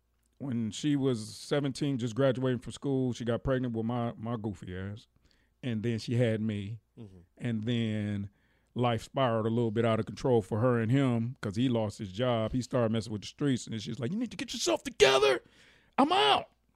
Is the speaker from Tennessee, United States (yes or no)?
no; San Diego, California, United States; We're from San Diego.